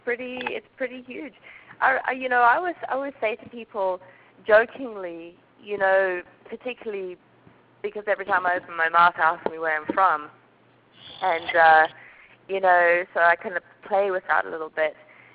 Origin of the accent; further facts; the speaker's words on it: Zimbabwe; I say no, and then I can't be bothered, and I say I'm English. Right. But if I say I'm Zimbabwean, I always get that, oh!